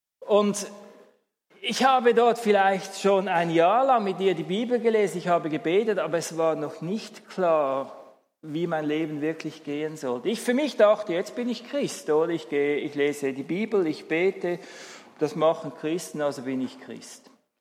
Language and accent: German; Aargau, Switzerland; Ich bin dort in der Nähe aufgewachsen, also im aargauischen Teil